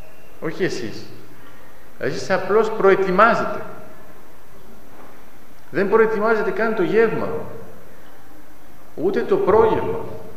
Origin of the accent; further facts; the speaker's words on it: Volos, Thessaly, Greece; εγώ είμαι από το Βόλο.